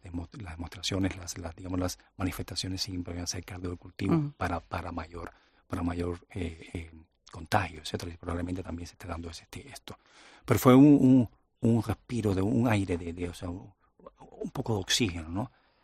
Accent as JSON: {"language": "Spanish", "country": "Cuba", "moved": "as an adult", "lives_now": "Spain", "said": "soy cubano, saben, soy muy español, ya llevo más de la mitad de mi vida aquí en España, y hablaste de mi formación en Cuba"}